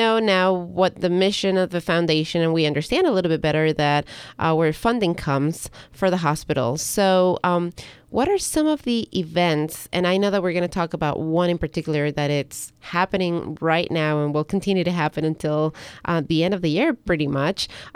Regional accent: Ecuador; I'm originally from Ecuador

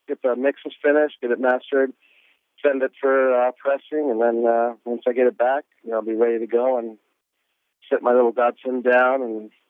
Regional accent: Gardena, California, United States; So the meeting of … you know, and the coincidence of us growing up in Gardena was, you know, pretty cool.

